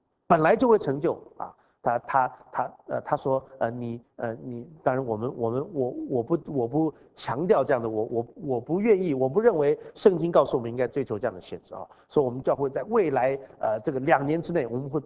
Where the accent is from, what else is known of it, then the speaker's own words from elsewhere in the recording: Taiwan; 我们台湾都有那个民间的那种故事啊